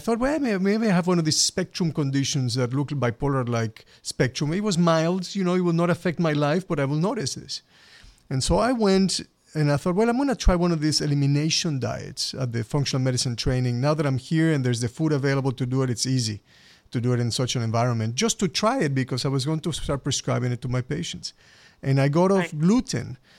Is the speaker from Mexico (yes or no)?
yes; Mexico City, Mexico; English is a second language; Now, my story with this is that I grew up in Mexico City and I had GI symptoms all my life.